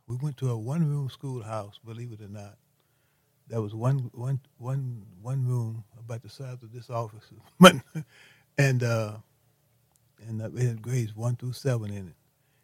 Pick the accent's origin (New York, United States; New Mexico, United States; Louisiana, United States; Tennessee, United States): Louisiana, United States; Grambling; also born or lived in Bear Creek; I grew up in Grambling, but I was not born here. I was born south of here, about 30 miles, in a place called Bear Creek. That's near a town called Beanville.